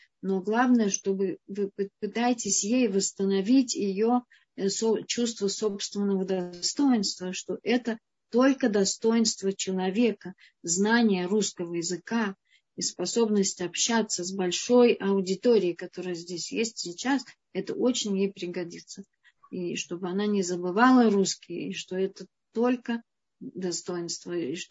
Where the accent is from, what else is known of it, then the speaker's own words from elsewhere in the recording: Russia; мы, приехавшие из России, у нас есть своя прекрасная культура русская, которая нам совершенно не нужно выбрасывать. И есть русский язык